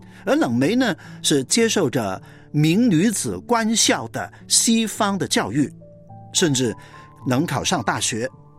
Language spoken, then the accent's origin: Chinese; North China, China; 我呢是来自一个穷困的北方的农村